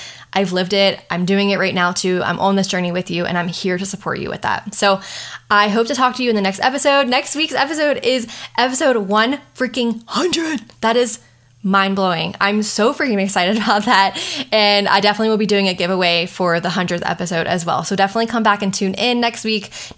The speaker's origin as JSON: {"language": "English", "town": "Pasadena", "region": "Maryland", "country": "United States", "said": "If I can do it, I am just … from Pasadena, Maryland. I, you know, had doubts that I could actually build this big life for myself. I, you know, grew up in a very small town."}